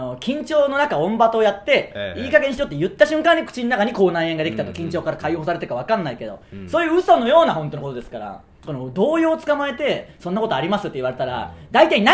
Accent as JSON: {"language": "Japanese", "town": "Tsuyama", "region": "Okayama", "country": "Japan", "tie": "born or raised there", "said": "僕らの出身地ある岡山県津山市"}